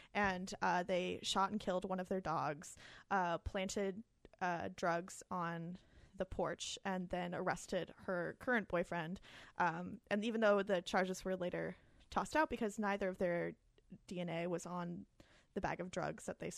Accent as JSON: {"language": "English", "region": "Maryland", "country": "United States", "tie": "born or raised there", "said": "You know, I grew up in Howard County, so Mexican food, like, kind of mild, bland, Americanized Mexican food was my family's go-to."}